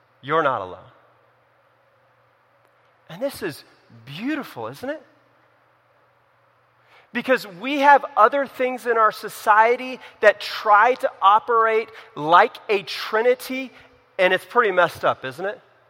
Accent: California, United States; now in Pennsylvania, United States; We don't do that here in Pennsylvania, but where I grew up in California, you do.

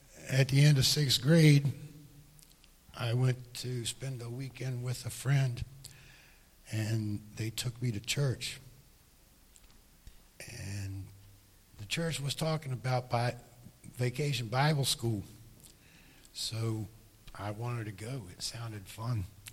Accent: West Virginia, United States; Growing up in West Virginia, my knowledge of Jesus was very limited, only a few things that my grandmother taught me.

